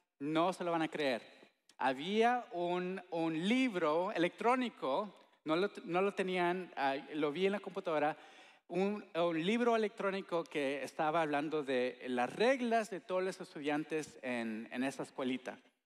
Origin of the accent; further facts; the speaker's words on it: Texas, United States; also born or lived in Honduras; pues nací en Honduras, mis papás son de México, pero crecí aquí en Texas desde los 6 años.